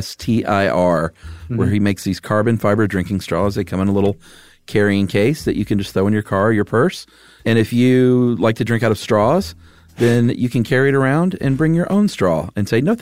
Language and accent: English; Georgia, United States; You're from Toledo, and I'm from Georgia.